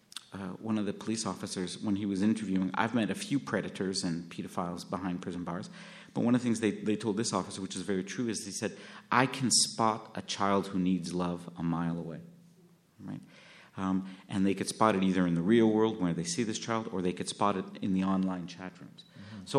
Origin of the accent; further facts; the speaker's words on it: Montreal, Quebec, Canada; I grew up in the Snowden district of Montreal, right? I knew all the parks. I knew our neighbors.